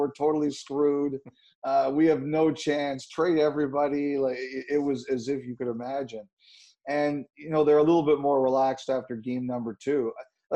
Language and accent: English; Toronto, Ontario, Canada; I grew up in Toronto